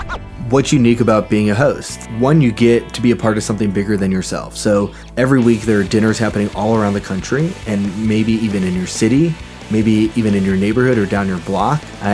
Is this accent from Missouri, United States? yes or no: yes; St. Louis, Missouri, United States; now in Chicago, United States; I'm originally from St. Louis and now live in Chicago.